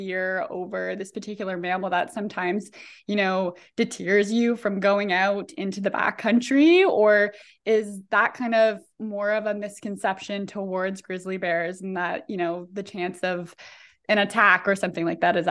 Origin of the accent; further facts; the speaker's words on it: Ontario, Canada; So I'm from Ontario and I recently, you know, moved here.